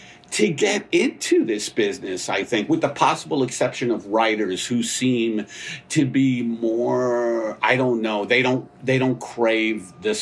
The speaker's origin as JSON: {"language": "English", "town": "Staten Island", "region": "New York", "country": "United States", "said": "I'm from Staten Island."}